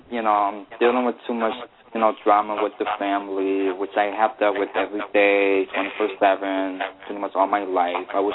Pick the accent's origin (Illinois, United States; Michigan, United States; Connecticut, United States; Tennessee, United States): Connecticut, United States; New Britain; born there; I was born in Connecticut, 1:18 a.m.